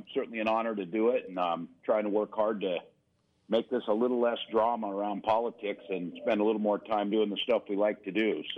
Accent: Nebraska, United States; As you know, I grew up in Nebraska, and turkeys are pretty plentiful

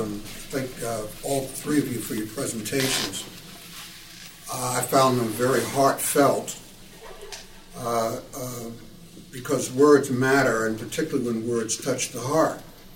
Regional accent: United States; and I am a minority also, though I'm an American

